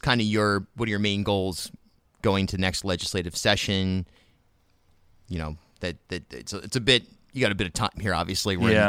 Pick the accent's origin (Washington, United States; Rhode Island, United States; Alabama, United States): Rhode Island, United States; because I grew up in South County, lived in Newport, lived in Providence, always been connected to those areas.